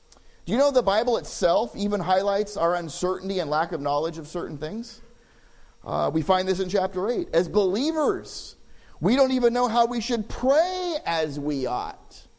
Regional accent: California, United States; I mean, you have, and let me be honest, I'm from California, so I despise right-wing politics

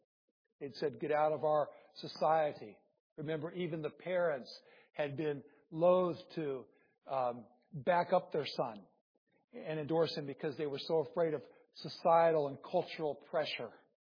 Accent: Iowa, United States; I grew up in Iowa. It was cattle and hogs mostly, and not sheep that I recall.

